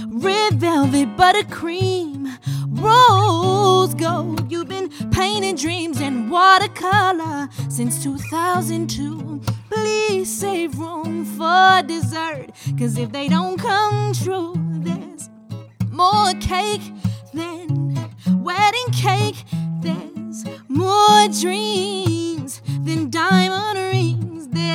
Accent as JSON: {"language": "English", "town": "Detroit", "region": "Michigan", "country": "United States", "tie": "born or raised there", "said": "Far west, like almost Redford West, but still Detroit west."}